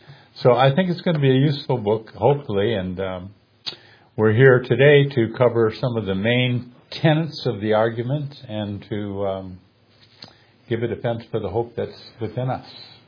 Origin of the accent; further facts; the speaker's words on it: Charlotte, North Carolina, United States; I'm from Charlotte, North Carolina.